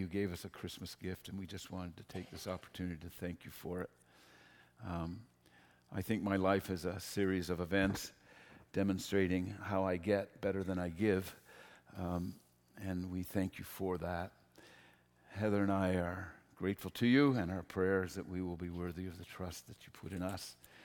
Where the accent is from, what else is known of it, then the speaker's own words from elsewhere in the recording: the Maritimes, Canada; born there; I am a Maritimer by birth. I am a Newfoundlander by desire. I wasn't born there, so I can't claim it.